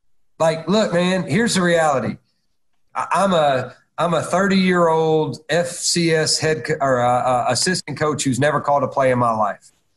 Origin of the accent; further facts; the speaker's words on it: Chattanooga, Tennessee, United States; I got lucky to get a job at Chattanooga, number one. You know, it was my hometown